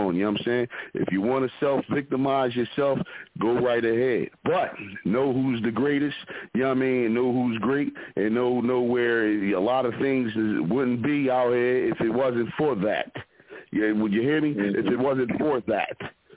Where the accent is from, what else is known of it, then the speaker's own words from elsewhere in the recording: Philadelphia, Pennsylvania, United States; representing from the … out of Philadelphia.